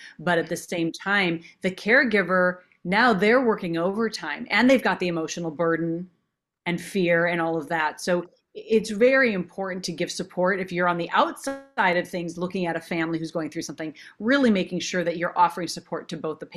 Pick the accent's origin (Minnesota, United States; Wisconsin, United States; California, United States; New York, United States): Minnesota, United States; because I'm from Minnesota and we eat a lot of cow parts and chicken and fish and turkey and, you know, yogurt and cheese.